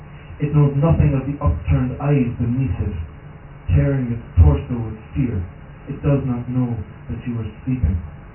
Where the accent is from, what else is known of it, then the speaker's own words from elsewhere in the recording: Cork, Munster, Ireland; I've never read in Cork before. I've read in everywhere. But I'm from Cork, and I'm humbled to be here tonight.